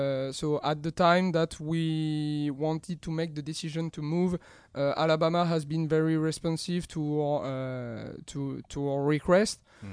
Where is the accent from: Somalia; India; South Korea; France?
France; now in Atlanta, United States; So I am from France, as you can notice.